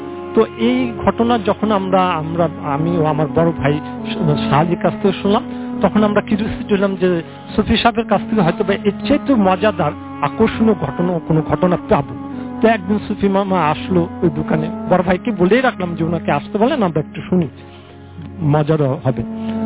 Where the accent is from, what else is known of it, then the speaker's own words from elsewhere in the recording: Tangail, Dhaka Division, Bangladesh; আমি টাঙ্গাইল থেকে আসছি।